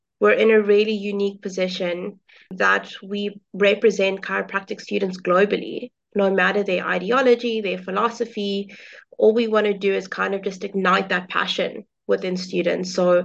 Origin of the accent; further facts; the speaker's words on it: Cape Town, Western Cape, South Africa; I'm actually from Cape Town. So, going to study in Durban, my parents were not too on board with it, I'm not gonna lie.